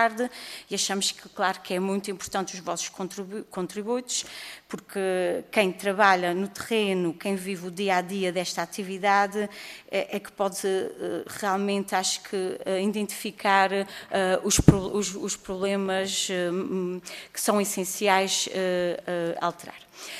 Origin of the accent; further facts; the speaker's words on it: Azores, Portugal; E realmente sou da Ilha Terceira.